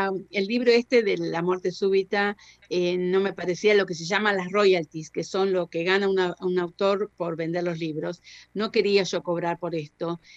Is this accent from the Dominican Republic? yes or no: no; Spain; accent: Spanish; now in United Kingdom; soy una minoría en este país porque obviamente no soy británica, nacida aquí, que cuando hablo tengo un acento español impresionante